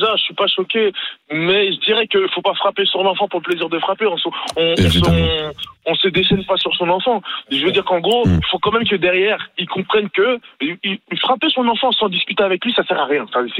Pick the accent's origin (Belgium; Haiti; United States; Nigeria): Nigeria; now in France; je venais d'arriver en France, déjà arrivé au Nigeria, parce que moi je suis originaire du Nigeria.